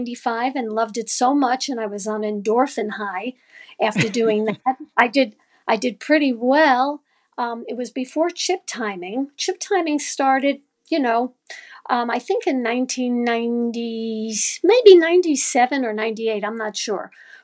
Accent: Brooklyn, New York, United States; I grew up in New York. I'm from Brooklyn, New York, originally.

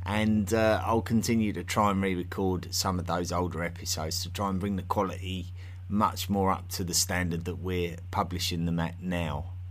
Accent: East of England, United Kingdom; accent: Essex; My Essex accent is extremely vulgar in real life, and I didn't realise how vulgar it was until I started speaking to various English speakers around the world

